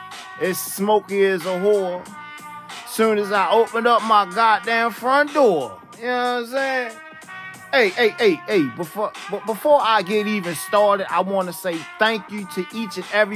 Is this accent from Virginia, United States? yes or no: no; Baltimore, Maryland, United States; now in Philadelphia, United States; I hail from Baltimore, but I'm residing in the wonderfully dirty place called Philadelphia.